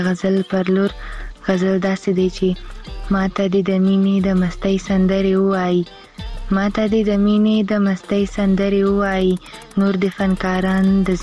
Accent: Khyber Pakhtunkhwa, Pakistan; زه خپیرې له وزیرستان نه یم

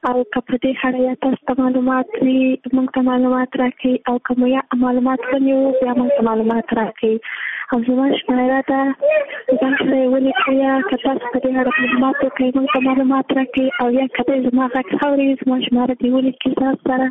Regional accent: Jowzjan, Afghanistan; زه د جوزجان د ولایت یم.

